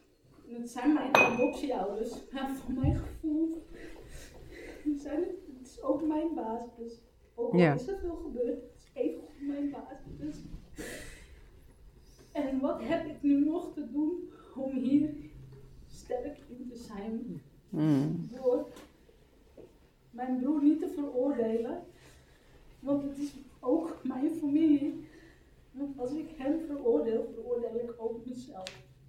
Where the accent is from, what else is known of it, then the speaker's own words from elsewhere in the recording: Costa Rica; En ik kom uit Costa Rica. Dit is mijn Costa Rica.